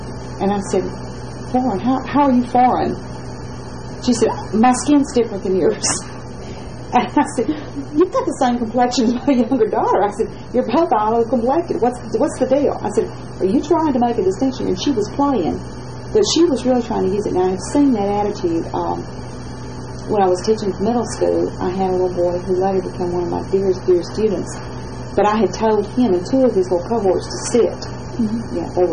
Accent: Boaz, Alabama, United States; Where I grew up in Boaz, you know, we didn't have separate drinking fountains. Heck, we didn't even have drinking fountains.

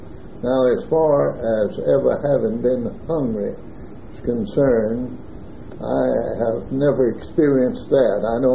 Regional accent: Alabama, United States; born there; I was born in Walker County, Alabama, 13 miles north of Jasper, on January 16, 1909.

